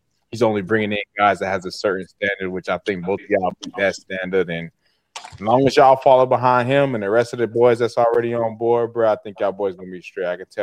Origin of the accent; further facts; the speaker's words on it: Florida, United States; I'm from Florida, too, just like y'all. I'm from South Florida, though.